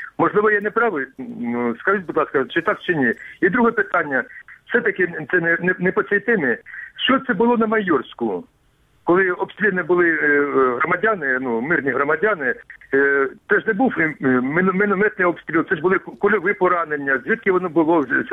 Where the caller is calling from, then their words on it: Kramatorsk, Donetsk Oblast, Ukraine; Здравствуйте … Краматорск